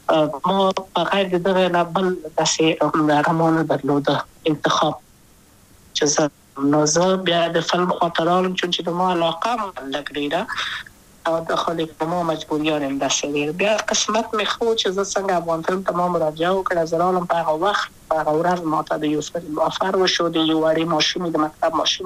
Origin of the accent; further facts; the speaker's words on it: Kabul, Afghanistan; also born or lived in Wardak; زه خو اصلا د وردګو ولایت یم د پلار مې د وردګو ولایت ته خلګنسه کې دلې د کابل په تختپل سیمه کې یم او لویا شویم کابل کې